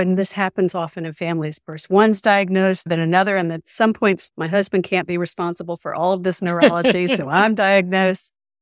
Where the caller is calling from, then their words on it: Atlanta, Georgia, United States; I am zooming in from Atlanta, Georgia